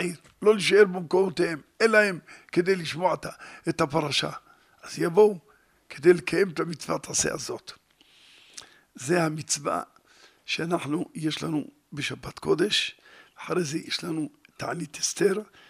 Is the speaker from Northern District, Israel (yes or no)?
no; Jerusalem, Jerusalem District, Israel; אנחנו בני ירושלים בלבד